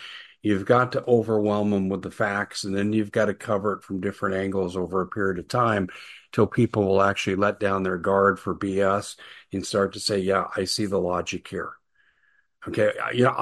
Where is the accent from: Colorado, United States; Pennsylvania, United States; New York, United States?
Colorado, United States; And it's my home state. It's where I grew up in, and it just breaks my heart. So beautiful. So many things to do. The people were always so friendly.